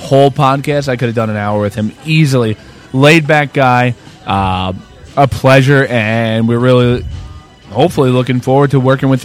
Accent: New Jersey, United States; We're from Jersey, so okay.

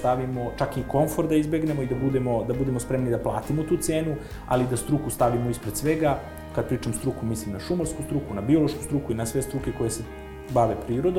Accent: Kraljevo, Šumadija and Western Serbia, Serbia; ja sam rođen u Kraljevu, ali sam dobar deo svog detinjstva provao u jednom selu planinskom, 30 km od Kraljeva

